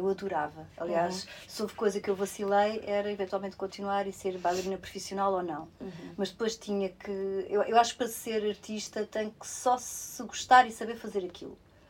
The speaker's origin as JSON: {"language": "Portuguese", "region": "Vila Real", "country": "Portugal", "said": "E saí de Vila Real, de onde eu sou, portanto, tinha que ir para Lisboa logo."}